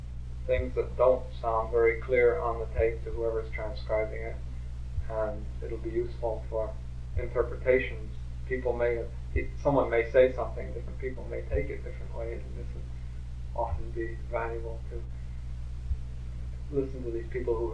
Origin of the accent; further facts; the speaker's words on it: Passaic, New Jersey, United States; born there; Yeah, I was born in New Jersey, Passaic, New Jersey.